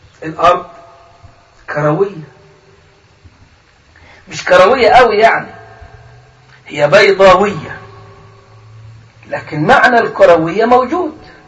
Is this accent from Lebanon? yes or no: no; Upper Egypt, Egypt; وعندنا في الصعيد المصري يقولوا على البيضة دحية،